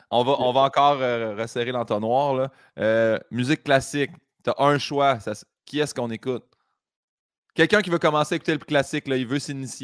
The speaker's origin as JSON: {"language": "French", "town": "Saint-Hyacinthe", "region": "Quebec", "country": "Canada", "tie": "born or raised there", "lives_now": "Montreal, Canada", "said": "quand je suis parti de Saint-Hyacinthe, j'avais une connaissance tu sais, de chez nous, puis sans dire ah, c'est les régions, puis tout ça, j'étais en banlieue de Saint-Hyacinthe, je n'ai pas grandi sur une ferme"}